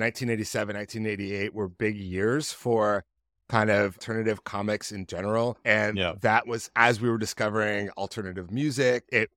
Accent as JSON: {"language": "English", "town": "Boston", "region": "Massachusetts", "country": "United States", "tie": "born or raised there", "said": "I grew up in Boston in the 1980s and 90s where it was like a Dick Tracy comic. Everybody had a nickname."}